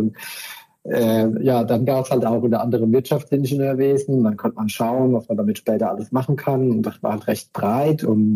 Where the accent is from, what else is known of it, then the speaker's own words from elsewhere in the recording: Rhineland-Palatinate, Germany; eigentlich aus einem Ort an der französischen Grenze. Aber da den niemand kennt, sagt man halt meistens aus der Nähe von Pirmasens. Und weil das halt auch wenige Leute kennen, sagt man dann meistens, ich komme aus der Nähe von Kaiserslautern.